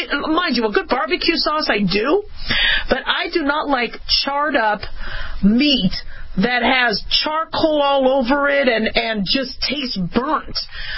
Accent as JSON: {"language": "English", "town": "Phoenix", "region": "Arizona", "country": "United States", "tie": "born or raised there", "also_born_or_lived": "Los Angeles", "said": "I was born in L.A., so, you know, would see rain. And then when I grew up in Phoenix, it was just, you know, you saw a lot of suns."}